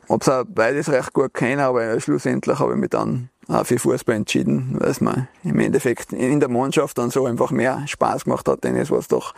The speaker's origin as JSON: {"language": "German", "town": "Niederndorf", "region": "Tyrol", "country": "Austria", "tie": "born or raised there", "said": "Also da bin ich groß geworden in Niederndorf, ja nicht weit weg von da. Hier direkt an der bayerischen Grenze da."}